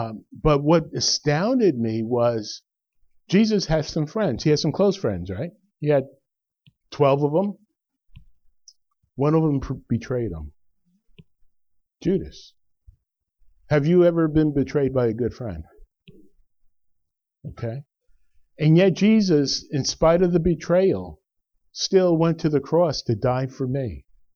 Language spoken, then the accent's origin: English; New Jersey, United States; We came from North Jersey where you knew everybody. We had block parties, you know, we just doors were open.